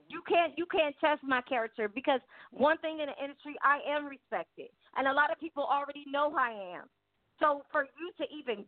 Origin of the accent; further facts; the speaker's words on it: Compton, California, United States; I'm from Compton, California. Yes, you're right. But this Compton, California girl has got out of where I'm from and made a life for herself.